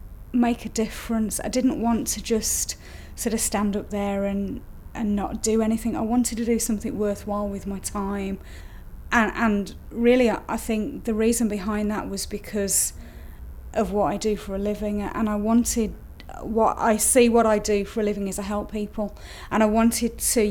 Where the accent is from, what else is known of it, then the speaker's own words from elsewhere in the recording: Birmingham, West Midlands, United Kingdom; now in Macclesfield, United Kingdom; my name is … My date of birth is the 4th of the 5th, 1969. I come originally from Birmingham but now live in Macclesfield in Cheshire.